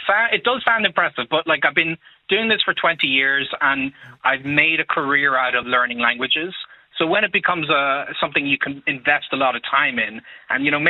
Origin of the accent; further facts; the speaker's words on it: Cavan, Ulster, Ireland; I'm from Cavan.